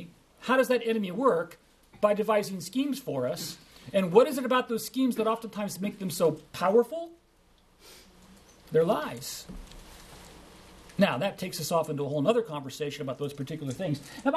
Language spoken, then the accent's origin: English; Arizona, United States; first language English; I was raised to speak English. I know enough Spanglish from growing up in Arizona to be dangerous